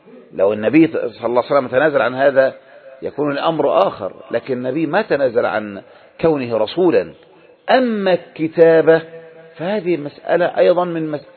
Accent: Egypt; كما نحن عندنا في مصر

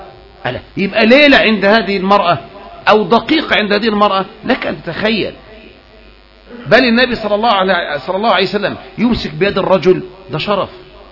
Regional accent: Egypt; بلدنا مصر

